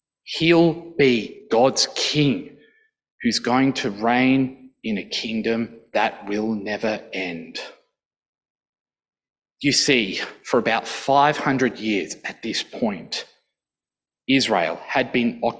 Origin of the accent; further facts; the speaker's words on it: Snug, Tasmania, Australia; It's okay, I grew up in Snug, so.